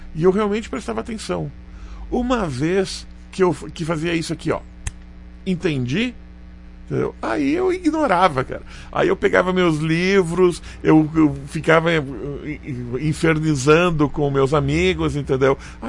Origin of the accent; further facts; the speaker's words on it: Campinas, São Paulo, Brazil; moved away as an adult; also born or lived in Paraná; now in Caxias, Brazil; eu nasci no Paraná, né, e com 6 anos, a gente foi morar em Campinas, em São Paulo, né, por causa do meu pai, que fazia essas viagens, né. E daí, quando ele adoeceu de verdade, a gente veio aqui para Caxias